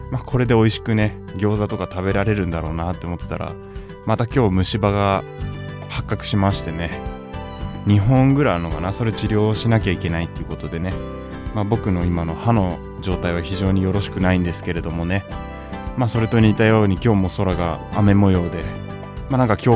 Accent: Hamamatsu, Shizuoka, Japan; 浜松の地元ではタコ揚げ合戦やって、浜松祭りですよね

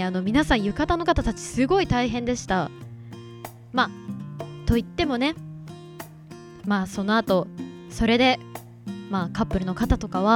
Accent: Fukuroi, Shizuoka, Japan; 地元ではね花火大会結構いっぱいあったんですよね。ふくろいの花火大会っていうのがあって

